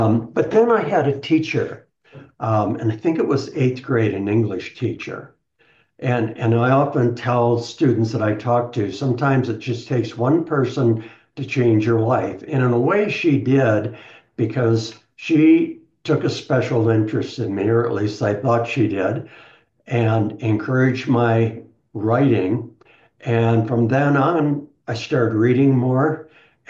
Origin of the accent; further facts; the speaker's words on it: Midwest, United States; I'm originally from the Midwest, but had always wanted to live in the West.